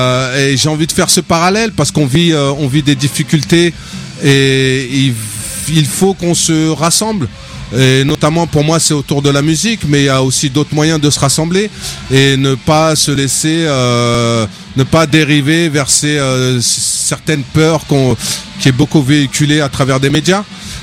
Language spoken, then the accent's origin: French; Mantes-la-Jolie, Île-de-France, France; Après, moi, je suis originaire de Mantes-la-Jolie, j'ai 45 ans. Donc un sacré passif à Mantes